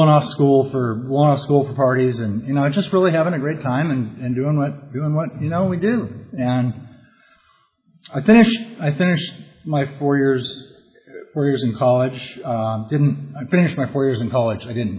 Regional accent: California, United States; I grew up here in Orange County. I grew up at the beach, and went to high school and college and all that right here in town, right here in Orange County.

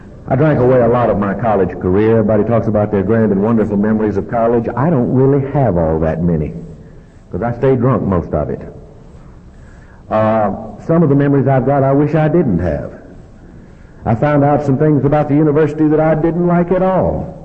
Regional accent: Georgia, United States; I came all the way from Georgia.

